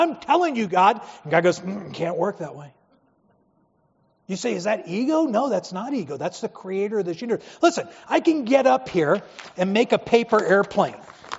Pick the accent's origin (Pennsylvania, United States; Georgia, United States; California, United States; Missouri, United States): California, United States; San Diego; We grew up in San Diego, love Filipino food.